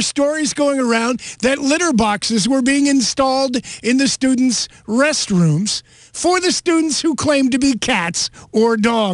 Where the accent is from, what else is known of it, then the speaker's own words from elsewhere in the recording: Scotland, United Kingdom; I am Scottish.